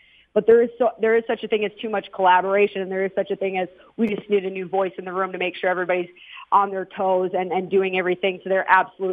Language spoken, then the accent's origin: English; Minnesota, United States; And I'm from Minnesota, and I played on the East Coast in college.